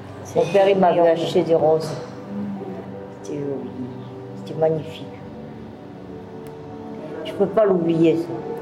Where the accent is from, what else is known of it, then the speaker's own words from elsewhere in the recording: Marseille, Provence-Alpes-Côte d'Azur, France; Je suis retournée chez moi à Marseille. Et après, ma mère, toujours pareil. Après, je suis repartie à Narbonne. Et après Narbonne, je suis partie à Nice.